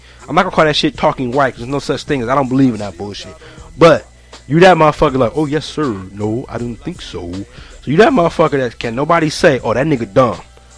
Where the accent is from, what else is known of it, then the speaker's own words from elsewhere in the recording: Cleveland, Ohio, United States; That nigga from Cleveland, too. I'm from Cleveland.